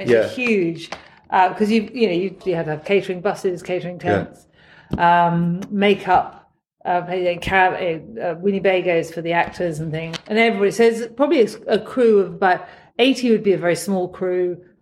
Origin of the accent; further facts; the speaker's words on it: Nairobi, Kenya; born there; Well, I was born just outside Nairobi. And then I think we spent a lot of time in Karen.